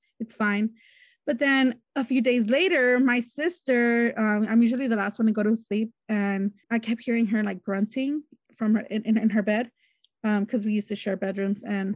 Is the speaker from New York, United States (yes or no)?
no; Wilmington, California, United States; I'm from Wilmington, California.